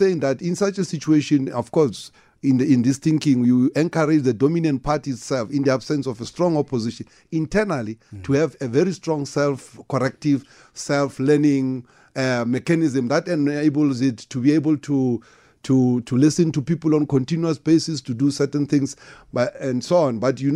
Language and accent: English; South Africa; I'm a South African.